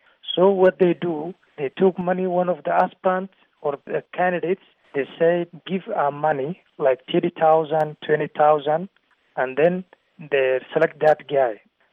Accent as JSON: {"language": "English", "country": "Somalia", "second_language": "English", "said": "This is from like me. I'm coming from Jubaland State."}